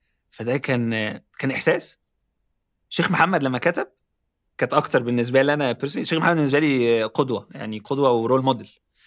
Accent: Ismailia, Ismailia Governorate, Egypt; also born or lived in Cairo; انا كنت طالب في الجامعه في مصر، كنت عايش في القاهره. انا اصلا مش من القاهره، يعني انا اصلا من محافظه جنب القاهره اسمها اسماعيليه.

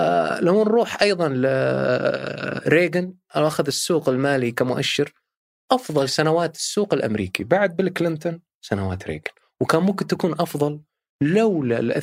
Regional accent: Saudi Arabia; عندنا في السعودية دخل البنك المركزي في كل تفاصيل البنوك

